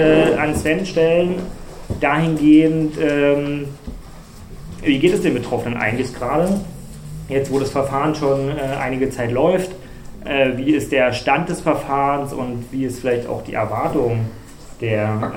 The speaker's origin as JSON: {"language": "German", "region": "Saxony", "country": "Germany", "said": "ich bin nicht aus Thüringen, ich bin aus Sachsen in dem Fall."}